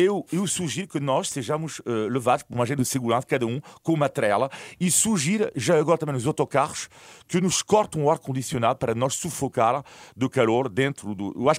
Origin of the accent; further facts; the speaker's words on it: France; Portuguese is a second language; sou de origem italiana, e quando estou em França, e sou também, nasci em França, fui educado em França, de origem italiana, mas nasci em França, educado em França